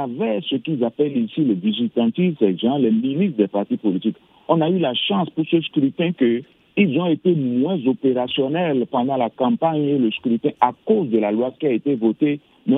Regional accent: Benin; now in Accra, Ghana; Je suis béninois, mais travaillant et résident au Ghana. Et je ne suis pas ghanéen

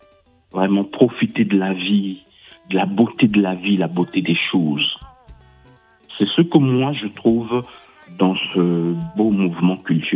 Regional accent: Pointe-Noire, Republic of the Congo; born there; Oui, je suis né au Congo-Brazzaville, à Pointe-Noire, une très belle ville, hein, Pointe-Noire, au bord de l'océan Atlantique, avec des palmiers, avec l'air marin, le littoral.

